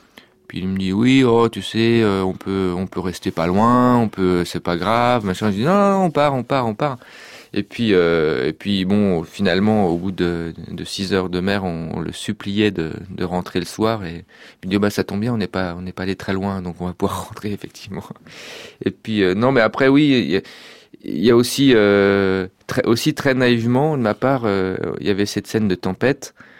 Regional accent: Bourgogne-Franche-Comté, France; Moi, je suis un terrien, je viens de Franche-Comté, donc j'ai grandi très loin de la mer.

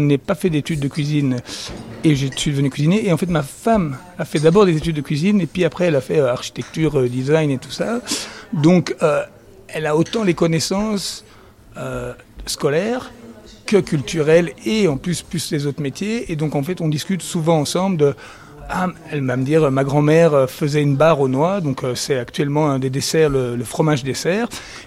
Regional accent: Belgium; parce que moi, je suis belge, mine de rien.

